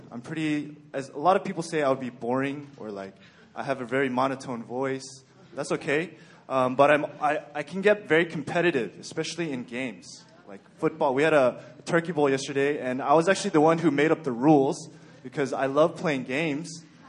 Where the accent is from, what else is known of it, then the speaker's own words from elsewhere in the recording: Texas, United States; I'm originally from Texas, and no Texans in the room, okay.